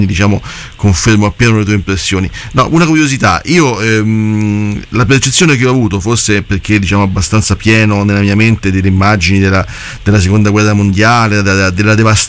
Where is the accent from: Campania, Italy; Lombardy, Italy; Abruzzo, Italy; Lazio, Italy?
Lazio, Italy; Rome; Veniamo da Roma, come noi siamo romani